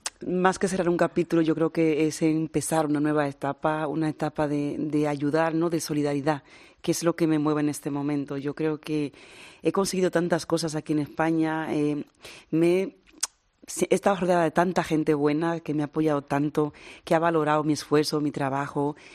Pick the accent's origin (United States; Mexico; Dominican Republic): Dominican Republic; la Escuela Serranía ya está en mi pueblo, es una escuela en la cual yo voy a empezar a colaborar para formar a mujeres sin recursos de la República Dominicana, de todo el país.